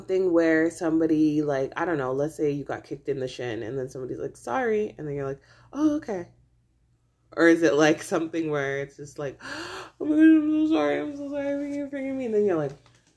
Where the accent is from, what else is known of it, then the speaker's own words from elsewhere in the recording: Canada; I know like in Canada and as a Canadian, it's very stereotypical for us to be like known as, oh, Canadians are always saying sorry